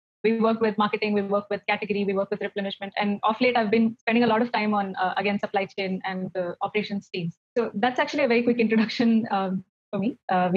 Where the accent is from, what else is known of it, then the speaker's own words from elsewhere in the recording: Bangalore, Karnataka, India; So I'm a complete born and brought up in Bangalore. I've been living here since a long time.